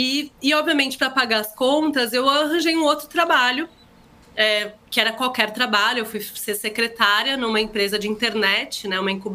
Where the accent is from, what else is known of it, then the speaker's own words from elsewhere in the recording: São Paulo, Brazil; also born or lived in Rio de Janeiro; sou de São Paulo, nasci no Hospital São Paulo, cresci na cidade de São Paulo com um pequeno momento aí, um hiato de 3 anos no Rio de Janeiro.